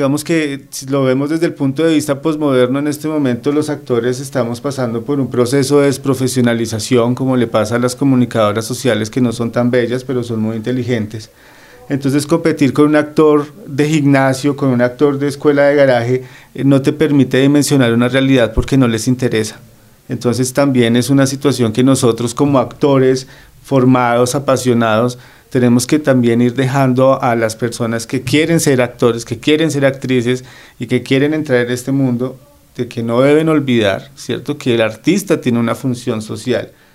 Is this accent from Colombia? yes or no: yes; Colombia; nuestras manos mantener viva no solamente una tradición y recopilar una serie de elementos que nos hacen como colombianos